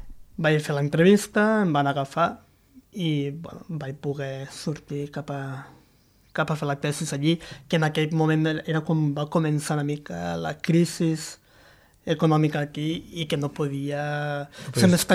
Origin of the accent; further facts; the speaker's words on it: Catalonia, Spain; Som tres catalans